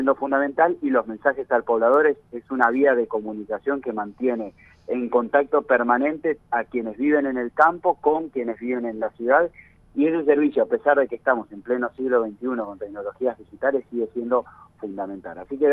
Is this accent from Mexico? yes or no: no; Buenos Aires, Argentina; soy de Buenos Aires, no conozco la zona